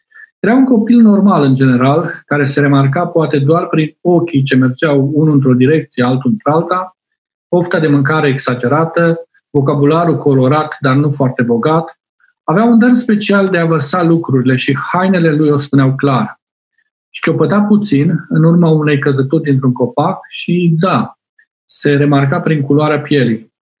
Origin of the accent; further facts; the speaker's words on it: Pitești, Argeș, Romania; Vin la București, eu sunt din Pitești, vin la București